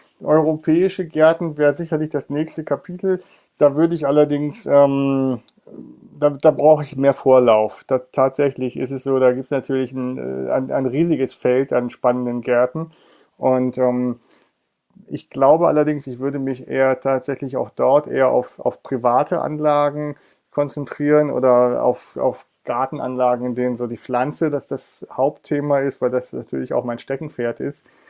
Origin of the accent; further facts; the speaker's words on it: Hamburg, Germany; Und als gebürtiger Hamburger ist es natürlich tatsächlich so, dass ich auch voll der Karneval-Freak bin